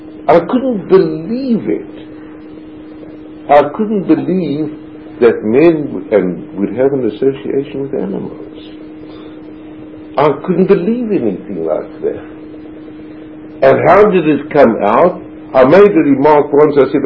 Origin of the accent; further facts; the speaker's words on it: South Africa; and I come from South Africa, if you please, which was even further away than California.